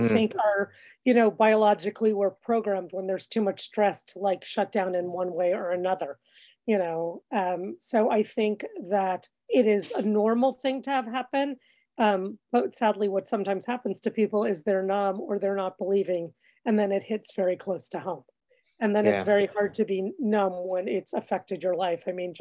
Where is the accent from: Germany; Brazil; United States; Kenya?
United States; New York City, New York; I was sort of a new nurse at the start of the AIDS crisis, and I grew up in Greenwich Village. So I saw my neighborhood completely decimated.